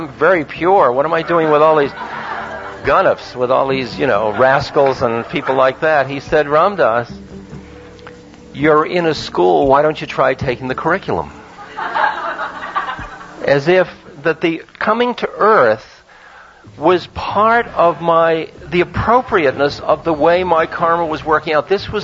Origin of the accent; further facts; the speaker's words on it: United States; I had my role as an American, as a Jew, as a male